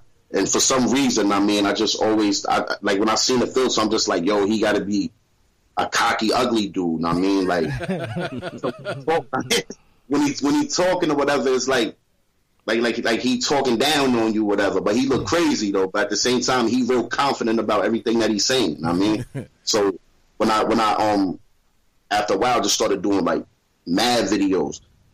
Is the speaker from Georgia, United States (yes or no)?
no; Queens, New York, United States; I'm originally from Queens, New York, Rochdale Village. I mean, Southside Jamaica, Queens.